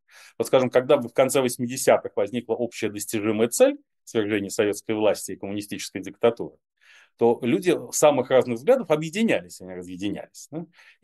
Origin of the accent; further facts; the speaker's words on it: Russia; moved away; Но я вынужденный релокант из РФ, который прекрасно понимает, что мне нет места в моей стране